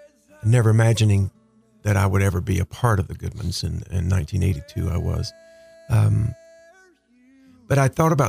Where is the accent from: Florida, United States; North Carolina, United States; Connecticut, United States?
North Carolina, United States; Warsaw; growing up in North Carolina in a little small home, in Warsaw when I was growing up, I heard … cut of the song.